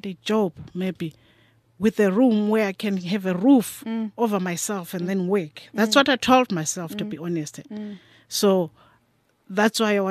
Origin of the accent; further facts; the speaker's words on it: Johannesburg, Gauteng, South Africa; I'm from the Debeles there. Yeah, but I mix the languages because I grew up here. I started coming to Joburg when I was young, so I'm mixed with most